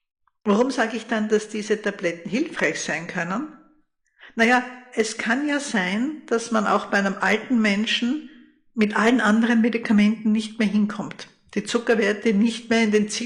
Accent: Austria; die sind bei uns in Österreich immer weniger gebräuchlich

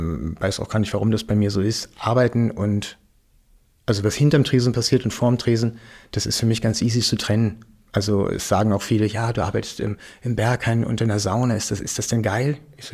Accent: West Germany, Germany; now in Berlin, Germany; Das hatten wir ja auch nicht so bei uns im Westen.

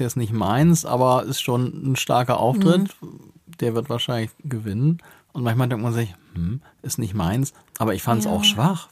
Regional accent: Germany; ja Leute, ich komme aus Deutschland, sorry, ich finde eure Musik einfach viel geiler

